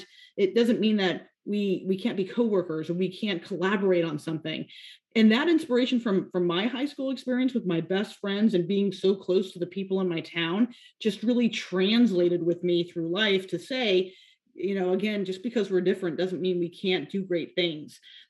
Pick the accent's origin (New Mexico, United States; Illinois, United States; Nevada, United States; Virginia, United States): Nevada, United States; And so I am originally from Nevada, and I grew up in a very small area where there was an elementary school, there was a high school, and that was it.